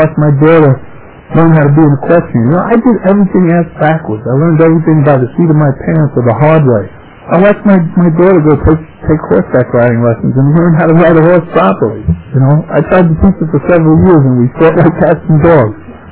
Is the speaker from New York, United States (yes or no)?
yes; Bronx, New York, United States; When I was growing up in the Bronx, my goal in life was not to become a nerd.